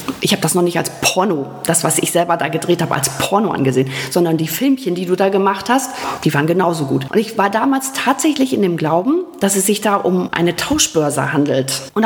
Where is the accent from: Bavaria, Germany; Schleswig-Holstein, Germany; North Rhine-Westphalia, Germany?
North Rhine-Westphalia, Germany; Rheine; born there; Ja, das ist meine Geburtsstadt.